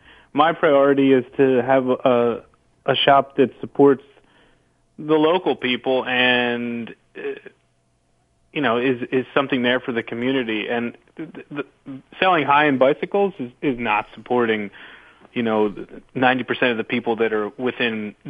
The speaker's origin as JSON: {"language": "English", "town": "Princeton", "region": "New Jersey", "country": "United States", "tie": "born or raised there", "said": "And I grew up in Princeton, New Jersey."}